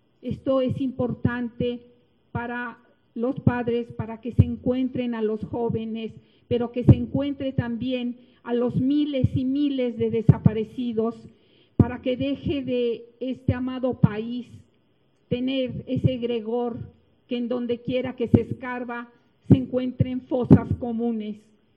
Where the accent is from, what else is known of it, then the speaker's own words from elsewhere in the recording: Mexico; no podemos como mexicanos decir esto se acabó